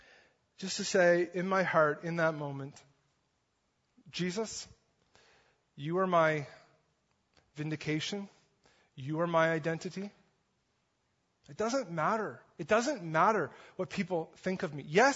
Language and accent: English; East Coast, United States; I grew up in the East Coast, pastored there for a few years, did my chunk of my schooling there.